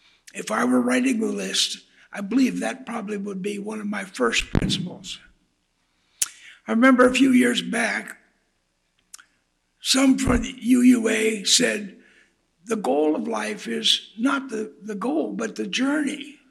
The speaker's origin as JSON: {"language": "English", "town": "Akron", "region": "Ohio", "country": "United States", "tie": "born or raised there", "said": "I was raised in Akron, Ohio"}